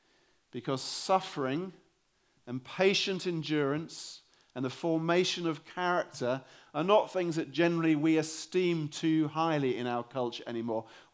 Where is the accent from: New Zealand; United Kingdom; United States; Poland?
United Kingdom; As a Brit, particularly I feel this, I live in a very cynical culture. We Brits are world-class cynics.